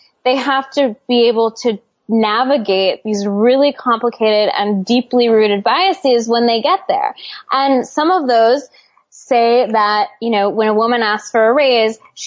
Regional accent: Seattle, Washington, United States; I had a privileged upbringing. I grew up in Seattle. It's sort of a liberal utopia.

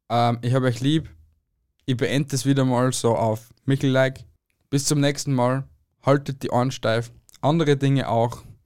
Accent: Austria; Weil da in der Heimatstadt, wo ich herkomme, hat es einen Puff gegeben. Und das Puff war gleich neben der Volksschule. Das hat schließen müssen, weil ich glaube, in Österreich darf es nicht unter 800 Meter

